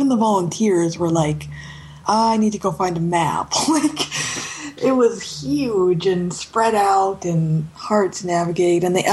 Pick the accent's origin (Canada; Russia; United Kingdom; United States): Canada; And I'm from Canada, so I was trying not to use my data connection because of roaming charges.